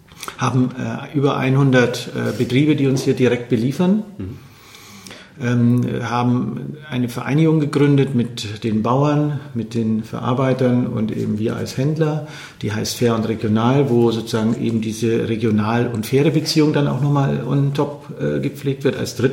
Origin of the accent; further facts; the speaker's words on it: Bavaria, Germany; wo ich herkomme, eben im Wichtelgebirge, den, kann man heute sagen, Dorfversorger, ja, 1400 Einwohner-Ortschaft mit angeschlossener handwerklicher Fleischerei.